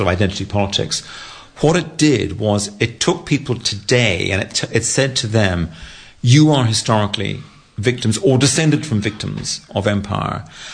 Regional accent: Ireland; I grew up in Ireland, and it was very, at times, very nationalistic, and the sort of discourse was very nationalistic and very anti-British.

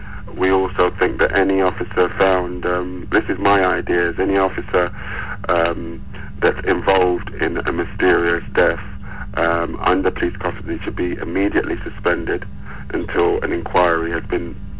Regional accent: Stockwell, London, United Kingdom; I was brought up in Stockwell, near Brixton, and then we grew up at Lansdowne Green Estate.

